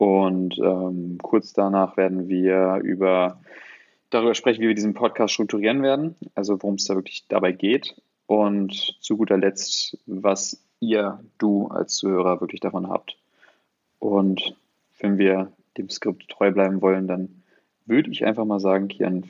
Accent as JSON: {"language": "German", "town": "Hanover", "region": "Lower Saxony", "country": "Germany", "said": "Ich komme aus Hannover, bin auch 26 Jahre alt"}